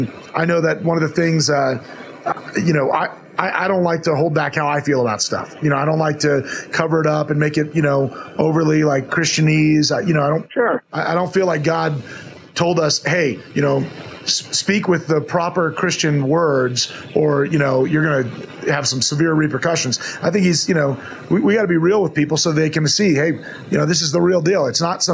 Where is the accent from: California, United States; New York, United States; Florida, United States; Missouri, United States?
Florida, United States; I was born and raised in Florida for the most part, but lived outside of Atlanta for a very short time, and then in Alabama for a short time, and just above Tennessee on the border in Kentucky.